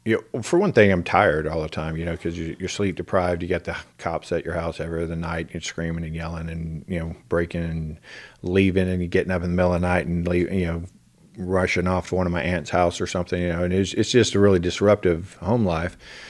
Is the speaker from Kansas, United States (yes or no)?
no; Houston, Texas, United States; Well, I was born in Houston and lived in...